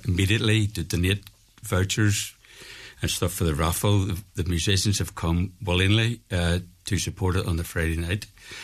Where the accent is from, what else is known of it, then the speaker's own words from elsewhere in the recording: Belfast, Northern Ireland, United Kingdom; now in Ireland; When I grew up in Belfast in the 50s, I'd say no more, there was that community spirit, back-to-back houses and terrace streets.